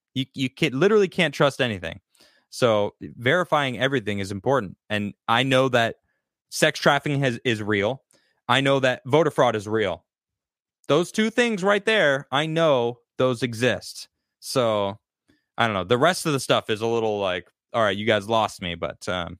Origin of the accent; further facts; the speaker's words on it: Chicago, Illinois, United States; I'm a Blackhawks fan from Chicago. I'm from Chicago.